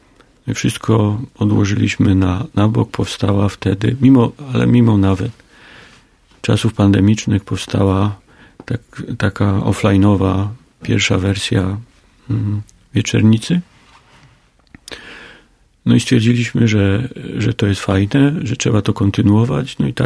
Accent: Bachledówka, Lesser Poland, Poland; Ja pochodzę z Bachledówki i Bachledówkę kocham, tak muszę powiedzieć. To miejsce dla mnie jest cudowne.

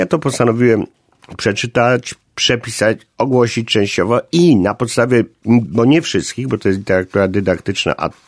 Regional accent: Silesian Voivodeship, Poland; accent: Cieszyn Silesian dialect; ja pochodzę z rejonu, gdzie właśnie mówi się gwarą ze Śląska Cieszyńskiego, i to w tej gwarze, gdzie się zachowały właśnie te formy staropolskie.

